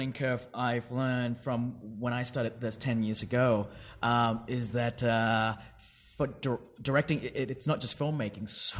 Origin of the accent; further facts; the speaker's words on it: Australia; I grew up in Australia, and then in my younger years, and then I moved to the eastern states.